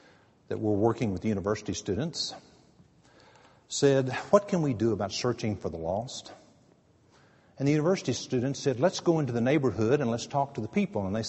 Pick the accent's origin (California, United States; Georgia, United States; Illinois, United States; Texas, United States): Texas, United States; San Angelo; I'm from West Texas, San Angelo, just down the road.